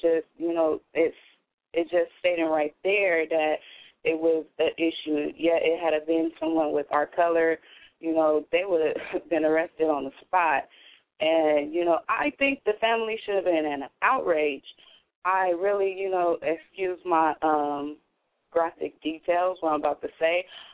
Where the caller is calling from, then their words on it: California, United States; I'm calling from California.